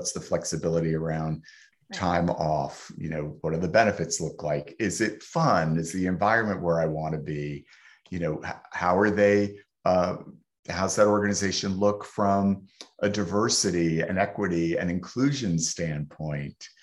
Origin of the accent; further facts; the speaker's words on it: Yonkers, New York, United States; Yeah, grew up in Yonkers.